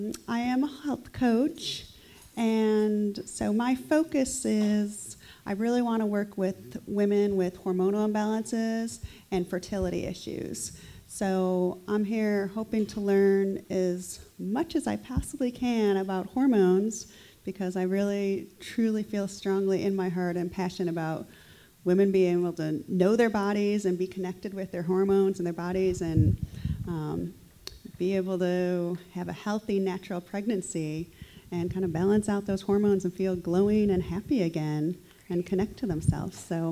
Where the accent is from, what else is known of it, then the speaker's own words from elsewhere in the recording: Boulder, Colorado, United States; I'm from Boulder, Colorado.